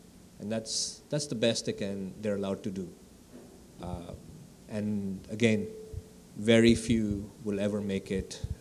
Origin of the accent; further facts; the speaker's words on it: Pakistan; moved away as an adult; now in United States; We come from Pakistan. I've lived in Pakistan all my life, except for the last 1 year, when I arrived in US in March. Maria and I both grew up in Pakistan. Pakistan is a Muslim country with only 1% Christians. I come from a Christian family